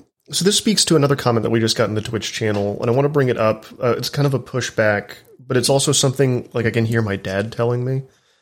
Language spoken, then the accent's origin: English; Texas, United States; So I'm from Texas. I still live in the South.